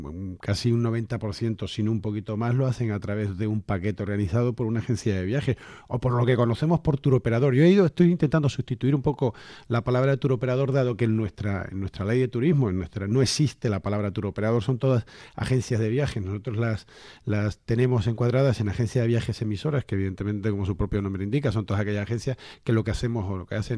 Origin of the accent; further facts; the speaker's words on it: Canary Islands, Spain; yo siempre he sido un enamorado de mi tierra, de Gran Canaria en particular